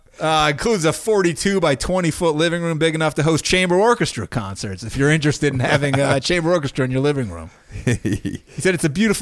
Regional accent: Minnesota, United States; I'm a Minnesotan, whatever that means. I like New York, but I'm not one of them.

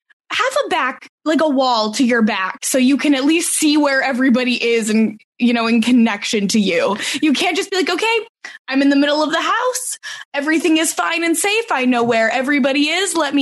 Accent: Canada; I'm Canadian.

